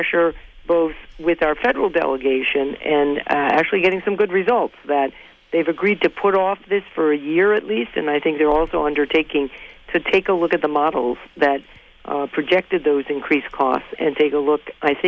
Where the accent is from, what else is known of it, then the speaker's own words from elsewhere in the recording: Massachusetts, United States; I grew up in Berkshire County, of course.